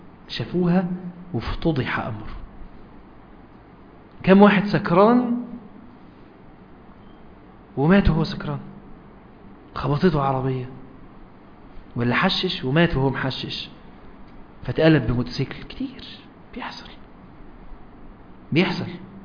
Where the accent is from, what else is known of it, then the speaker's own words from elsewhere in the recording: Egypt; تعرف بيقولوا كلمة كده عندنا في مصر، اللي يخاف من العفريت ايه يطلع له